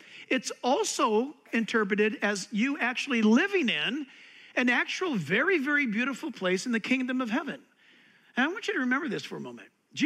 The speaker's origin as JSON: {"language": "English", "region": "California", "country": "United States", "tie": "born or raised there", "said": "Look, I'm from California, born and raised."}